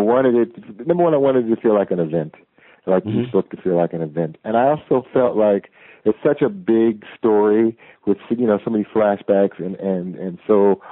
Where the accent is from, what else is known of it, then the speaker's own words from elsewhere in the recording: Cleveland, Ohio, United States; It's so funny. I grew up in Cleveland, Ohio.